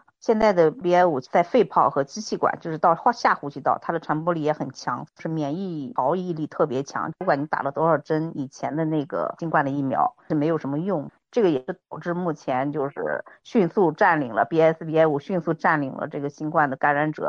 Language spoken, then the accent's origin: Chinese; Huainan, Anhui, China; 我的老家病例还不少，现在就是只是把县城封了